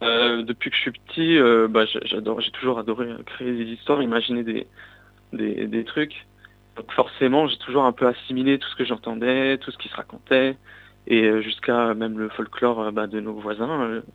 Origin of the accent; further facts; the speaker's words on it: Sarreguemines, Grand Est, France; Mon parcours, déjà j'ai grandi à Sarreguemines.